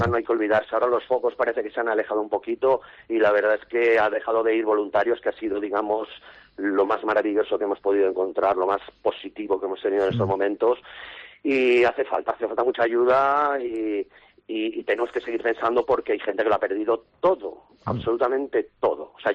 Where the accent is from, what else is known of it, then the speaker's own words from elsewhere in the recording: Benetússer, Valencian Community, Spain; yo soy de Benetúser, que es uno de los pueblos más castigados